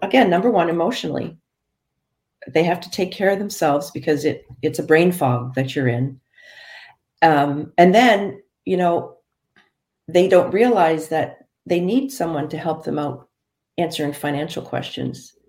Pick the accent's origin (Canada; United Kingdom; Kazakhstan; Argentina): Canada; now in United States; And I am born and raised in Canada